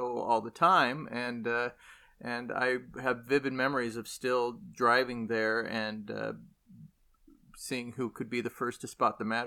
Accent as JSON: {"language": "English", "town": "Irvine", "region": "California", "country": "United States", "tie": "born or raised there", "said": "And I grew up in Irvine, so, you know, Anaheim wasn't that far away."}